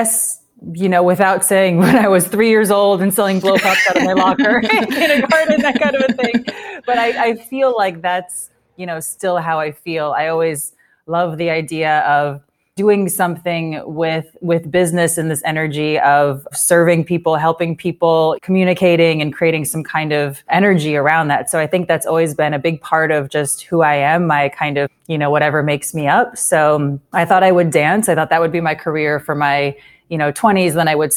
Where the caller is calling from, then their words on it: Illinois, United States; also born or lived in New York City; We're actually in Southern Illinois right now. We were in New York City for so many years and all my family's out here.